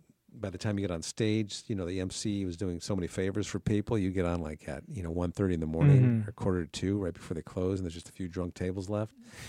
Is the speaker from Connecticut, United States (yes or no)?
yes; Connecticut, United States; I grew up in Connecticut and kind of a, you know, bucolic neighborhood and area, bedroom community